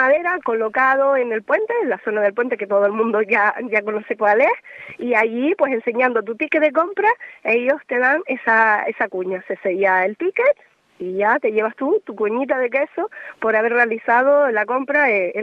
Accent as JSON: {"language": "Spanish", "town": "Benijo", "region": "Canary Islands", "country": "Spain", "said": "y más siendo de ese barrio que soy, de Benijo"}